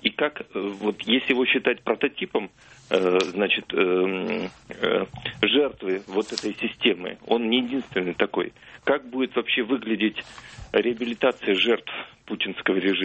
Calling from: Yekaterinburg, Sverdlovsk Oblast, Russia; Я из Екатеринбурга.

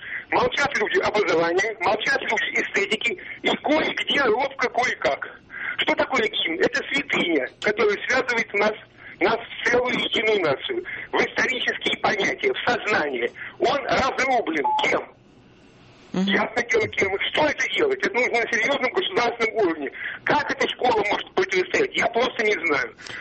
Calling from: Volgograd, Volgograd Oblast, Russia; из Царицына.

